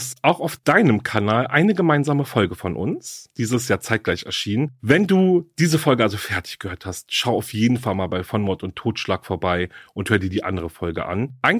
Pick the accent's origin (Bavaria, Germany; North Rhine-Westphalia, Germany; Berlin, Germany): Berlin, Germany; weil Berlin ist ja meine Heimatstadt